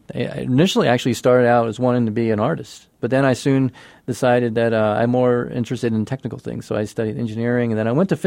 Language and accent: English; New Jersey, United States; I grew up in New Jersey.